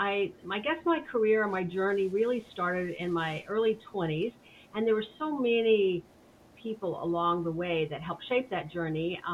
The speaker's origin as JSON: {"language": "English", "town": "Miami", "region": "Florida", "country": "United States", "tie": "born or raised there", "said": "I was living in Miami, born and raised in Miami, and met the CEO of Ryder Truck Rental."}